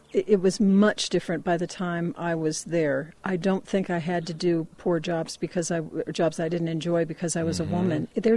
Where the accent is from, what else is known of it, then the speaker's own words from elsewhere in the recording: Berkeley, California, United States; Both of my parents were lawyers, and I grew up in Berkeley, California.